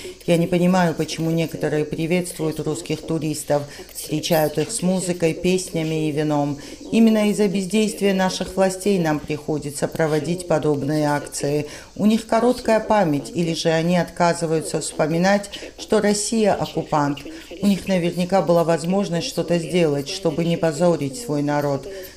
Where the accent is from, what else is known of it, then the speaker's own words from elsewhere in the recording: Abkhazia, Georgia; moved away; Я вынуждена переселенка из Абхазии. Мы покинули наш дом в 1992 году